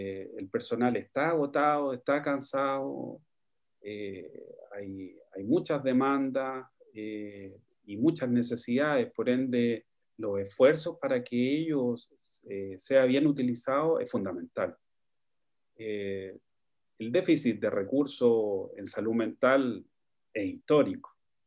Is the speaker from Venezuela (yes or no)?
no; Chile; cómo podemos tener una mejor calidad de vida como chilenos